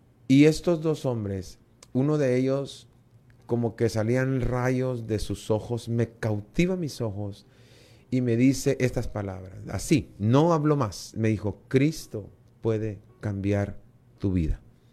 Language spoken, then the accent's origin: Spanish; Chiquimula, Guatemala; Ah, yo soy de Chiquimula.